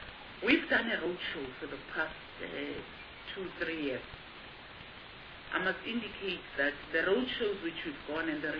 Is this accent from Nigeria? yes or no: no; Johannesburg, Gauteng, South Africa; I come from Johannesburg, so I'm not biased to Johannesburg.